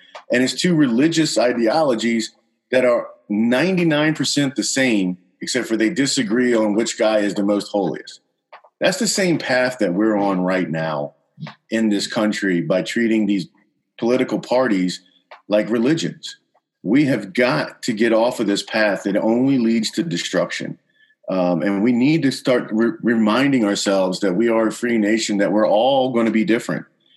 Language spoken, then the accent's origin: English; Savannah, Georgia, United States; So I grew up in Savannah, Georgia. So I enlisted from Savannah, Georgia, and went to Parris Island.